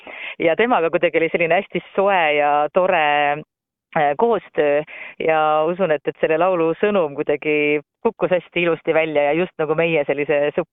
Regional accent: Kohila, Rapla County, Estonia; Kohilast, kus mina pärit olen

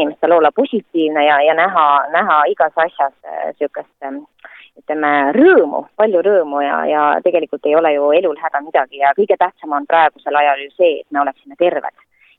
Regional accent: Kohila, Rapla County, Estonia; õnneks Kohilas, kus ma siis pärit olen

